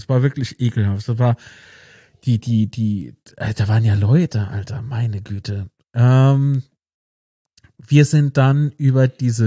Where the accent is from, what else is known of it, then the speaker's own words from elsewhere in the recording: Rhineland-Palatinate, Germany; Aber vorm Spiel ist mir als Pfälzer